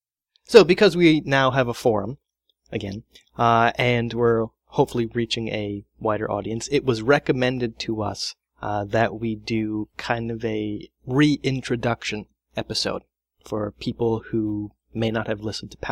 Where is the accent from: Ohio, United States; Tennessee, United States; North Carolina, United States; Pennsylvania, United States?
Pennsylvania, United States; Philadelphia; I'm also from America. I'm from Philadelphia, which is not a contentious point, though.